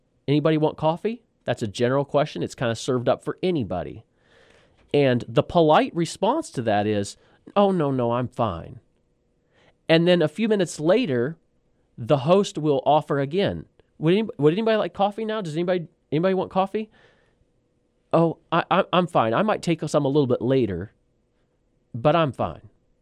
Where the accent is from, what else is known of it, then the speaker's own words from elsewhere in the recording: Oregon, United States; So when I say out there, I'm talking about where I was raised in Oregon.